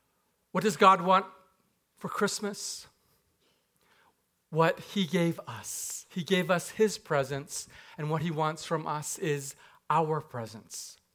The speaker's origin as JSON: {"language": "English", "town": "Vancouver", "region": "British Columbia", "country": "Canada", "tie": "born or raised there", "also_born_or_lived": "Japan / New York City / England", "said": "I'm originally from Japan, but I'm really from Vancouver via New York City and England."}